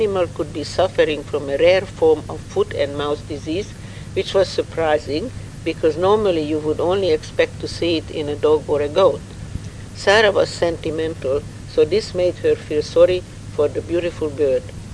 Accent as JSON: {"language": "English", "country": "Hungary", "second_language": "English", "moved": "yes", "lives_now": "Australia", "said": "We came from Hungary, which was war-torn and revolution-torn, and we felt we really have made it and we are free"}